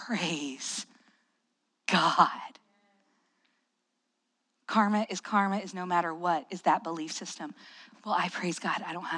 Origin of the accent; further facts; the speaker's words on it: Appalachia, United States; because of the cultural context of where I grew up in Appalachia, they make no sense here.